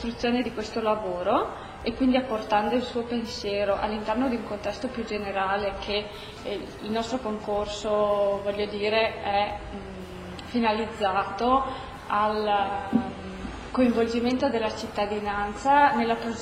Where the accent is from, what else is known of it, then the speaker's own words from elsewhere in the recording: Belluno, Veneto, Italy; ho 33 anni e sono di Belluno.